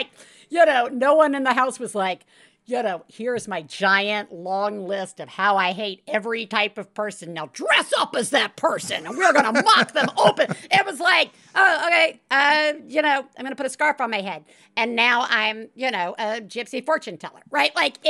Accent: Deep South, United States; growing up in the Deep South and the girl who came to my sister's Halloween party dressed as Eve

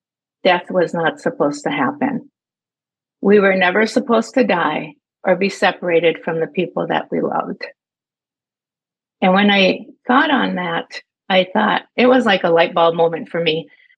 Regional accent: Iron Mountain, Michigan, United States; Well, growing up in Iron Mountain, which is a southern part of the Upper Peninsula, we thought Houghton was like not livable with all the snow.

